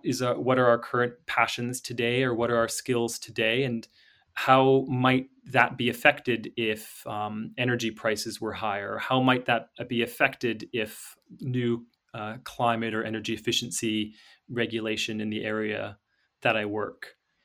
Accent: Canada; moved away; So I'm from Canada, and I've lived here now for 9 years.

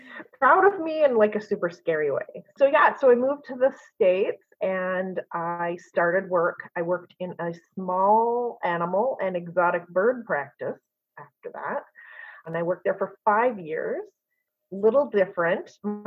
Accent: Canada; I'm originally from Canada and I went to school there.

